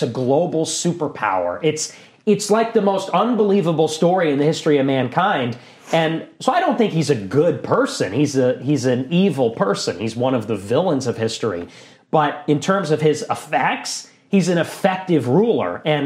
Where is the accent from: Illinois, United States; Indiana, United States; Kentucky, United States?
Illinois, United States; Chicago; I grew up in Chicago. This city is a third white.